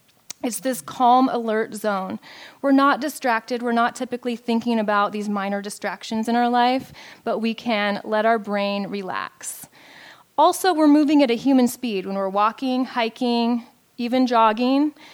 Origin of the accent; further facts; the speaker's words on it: Pacific Northwest, United States; I know I'm from the Pacific Northwest, so that's an issue